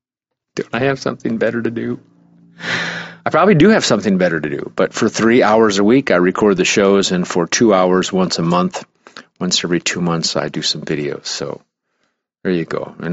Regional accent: Nebraska, United States; Of course, I know that I'm speaking poorly, but I'm from Nebraska

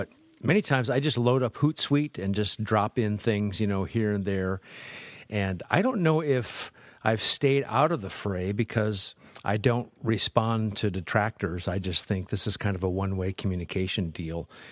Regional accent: Nebraska, United States; and I grew up in Nebraska where there's a lot of Lutherans.

